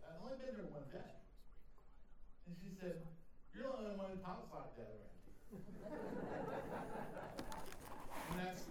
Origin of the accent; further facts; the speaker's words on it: Rock Hill, South Carolina, United States; I never lived north of my hometown in Rock Hill, South Carolina. Never.